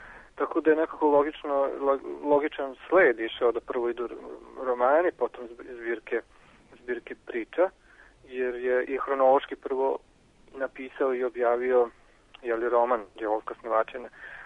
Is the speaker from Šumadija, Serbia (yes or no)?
no; Mokrin, Vojvodina, Serbia; iz istog smo mesta, iz Mokrina smo, i zapravo sam odrastao u njegovoj književnoj kuhinji i u kuhinji u bukvalnom smislu.